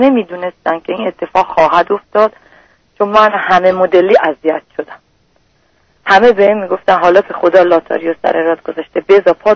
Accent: Iran; من شهر خودم بودم، 2 تا شهرم از ایران هستیم،

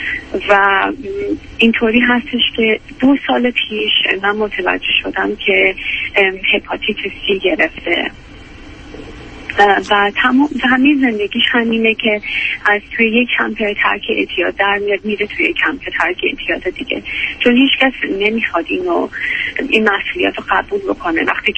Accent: Iran; moved away; من به عنوان یه دختر تو ایران هم نقش مادر باید بازی میکردم، هم باید مدرسه میرفتم

